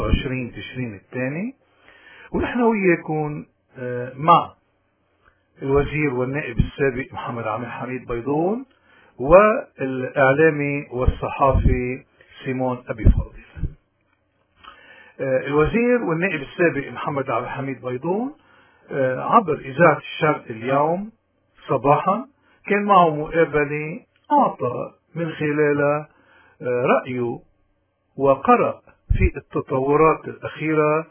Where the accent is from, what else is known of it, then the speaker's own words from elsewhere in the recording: Lebanon; ولكن نحن كلبنانيين ما بدنا أبدا نفوت بسياق جلد الذات